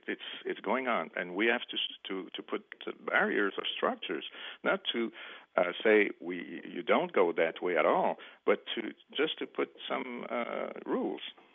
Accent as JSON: {"language": "English", "region": "Quebec", "country": "Canada", "said": "not because I'm from Quebec"}